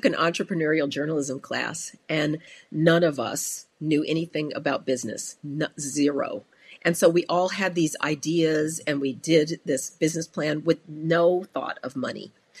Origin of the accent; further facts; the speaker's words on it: Denver, Colorado, United States; also born or lived in Chicago, United States; And, you know, I credit Chicago. And then I also came of age in Denver, which is a very optimistic, outdoorsy